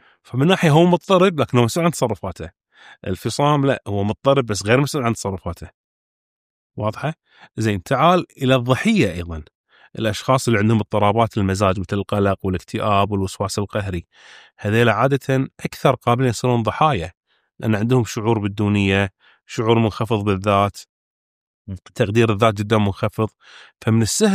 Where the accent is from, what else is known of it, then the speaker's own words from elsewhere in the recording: Kuwait; الناس تعتقد أن أنا مو قاعد أتكلم ككويتي، قاعد أتكلم صورة عامة